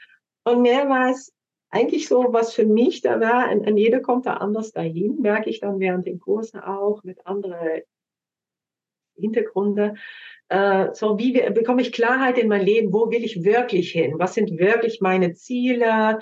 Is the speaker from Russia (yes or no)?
no; Netherlands; German is a second language; now in Germany; Ich komme ursprünglich aus Holland. Das wird man vielleicht auch mal zwischendurch hören.